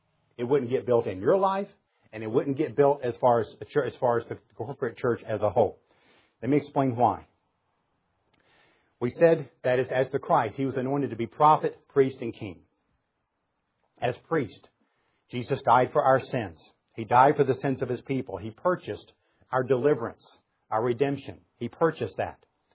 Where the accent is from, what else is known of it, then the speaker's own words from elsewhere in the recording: the South, United States; So this is where it really helps being the Southerner.